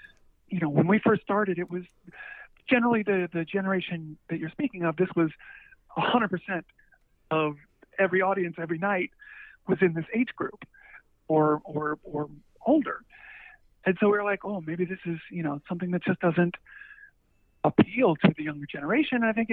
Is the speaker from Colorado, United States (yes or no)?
yes; Denver, Colorado, United States; I grew up in Denver. We still have yet to, after 20 years, play Red Rocks Amphitheater.